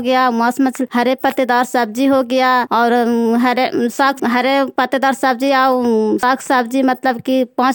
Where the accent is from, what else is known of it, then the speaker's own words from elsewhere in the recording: Hasni, Bihar, India; हसनी पंचायत हसनी गांव के रहने वाला हूं।